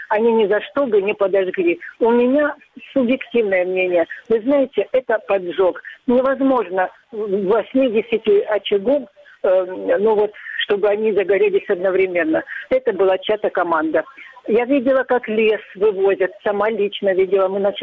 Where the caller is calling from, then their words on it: Lysychansk, Luhansk Oblast, Ukraine; Я из Лисичанска